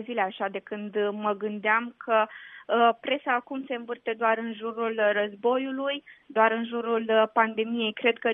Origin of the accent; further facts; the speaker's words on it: Botoșani, Botoșani County, Romania; Eram cu tatăl meu prin vie, sunt din Botoșani